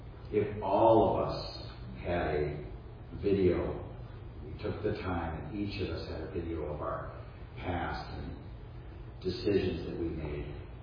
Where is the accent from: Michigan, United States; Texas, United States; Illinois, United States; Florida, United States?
Illinois, United States; Chicago; I'd like to go back home to where I grew up in Chicago and go back to my old neighborhood.